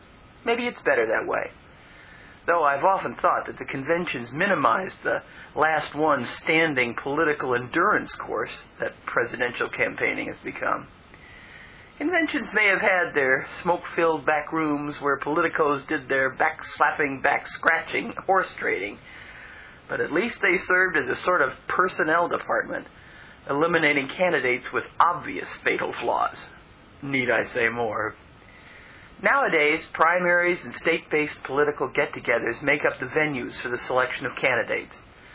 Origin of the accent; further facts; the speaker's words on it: United States; Speaking of watershed events, in my life as an American, I have witnessed three amazing historical moments.